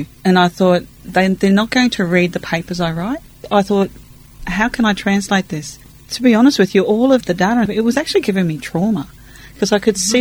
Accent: Thursday Island, Queensland, Australia; also born or lived in Port Douglas; I'm Aboriginal and Torres Strait. So I'm from Cape York and the Torres Strait. So I was born in Thursday Island. Uh-huh. We didn't move to the mainland completely till I was probably about six. We lived near Port Douglas.

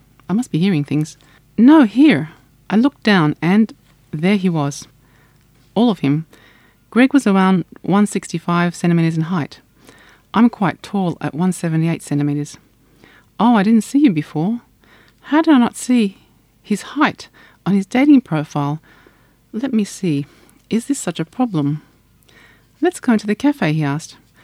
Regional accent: Sydney, New South Wales, Australia; Born in Sydney. I grew up in Sydney. My parents came over from Greece as immigrants

